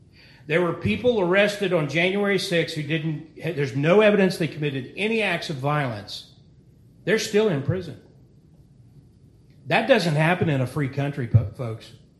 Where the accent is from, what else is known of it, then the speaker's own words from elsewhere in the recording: United States; See, I'm American. I believe in freedom.